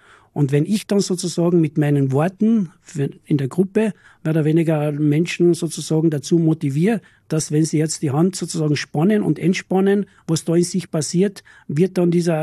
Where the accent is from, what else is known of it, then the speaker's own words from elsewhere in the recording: Carinthia, Austria; also born or lived in Vienna; Ich habe in Wien gelebt, war dort Leichtathlet, war Wiener Meister und bin dann zurückgekommen nach Kärnten in meine Heimat, also am Klabeinersee, wo ich ja wohne und aufgewachsen bin.